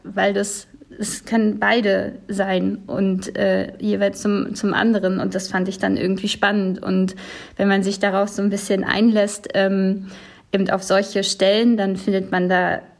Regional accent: Brandenburg, Germany; Also ich bin mir meiner Ostigkeit sehr bewusst.

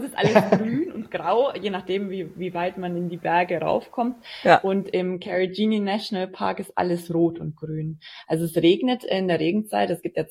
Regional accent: Bavaria, Germany; Und ich bin ja aus den Allgäuer Alpen.

